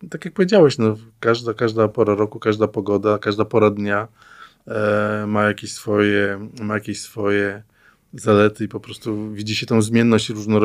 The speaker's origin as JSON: {"language": "Polish", "town": "Gdańsk", "region": "Pomeranian Voivodeship", "country": "Poland", "tie": "born or raised there", "said": "ja się jestem gdańszczaninem od urodzenia, natomiast w młodości się dziwiłem, co ludzie widzą w morzu."}